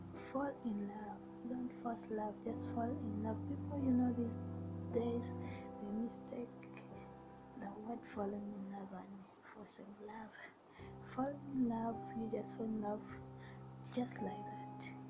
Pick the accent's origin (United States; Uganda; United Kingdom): Uganda; moved away; I'm from Uganda, but right now I'm here in online working as a housemaid.